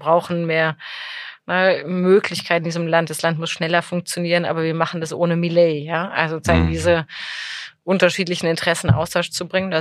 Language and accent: German; Munich, Bavaria, Germany; wir schaffen es als Münchner